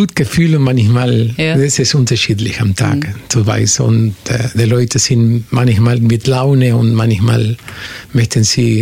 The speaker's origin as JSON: {"language": "German", "country": "Argentina", "second_language": "German", "moved": "yes", "said": "Ich habe dieses Jahr 40 Jahre, dass ich schon meine Heimat verlassen habe, Argentinien."}